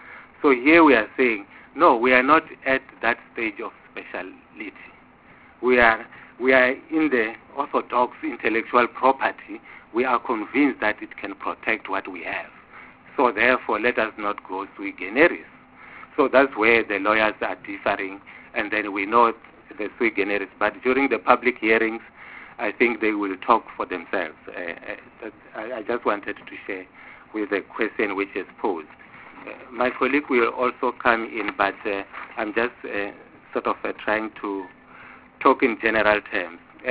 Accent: Limpopo, South Africa; now in Gauteng, South Africa; Myself, I come from Limpopo. I'm in Gauteng now.

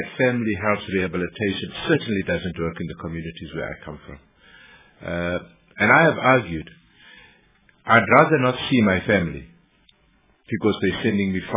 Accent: Westbury, Gauteng, South Africa; I come from Westbury.

